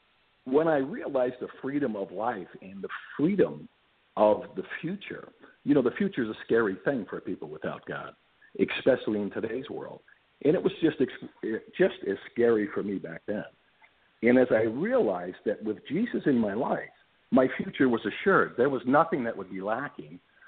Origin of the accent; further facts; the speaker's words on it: United States; because obviously we're white, we're free, we're American.